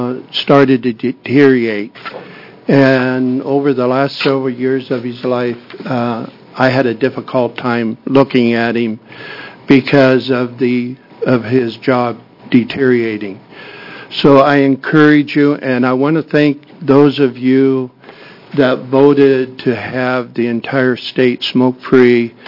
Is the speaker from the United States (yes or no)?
yes; Albany, Oregon, United States; I'm from Albany, Oregon, Linn County.